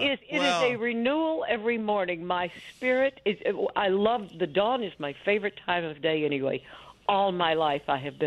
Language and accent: English; Gulf Coast, United States; the main thing is simply I am from the Gulf Coast. I am old. I have heart problems, and I hate the cold now. I've spent many, many years living up here